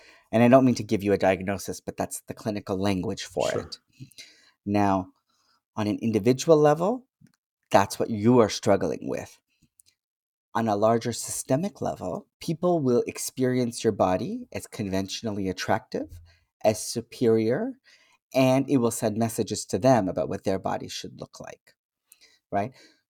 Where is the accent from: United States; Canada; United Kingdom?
Canada; born there; I was born in Canada, I speak a certain way